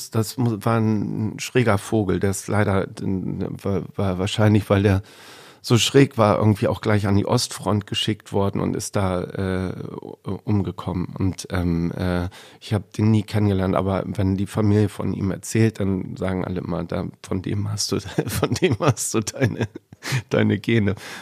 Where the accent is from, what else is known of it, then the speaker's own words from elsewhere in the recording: Hamburg, Germany; born there; now in Ahrensburg, Germany; wenn ich in Bayern bin und mich die Leute fragen, dann sage ich, ich komme aus Hamburg. Also ich fühle mich auch, als ich bin hier geboren in Hamburg.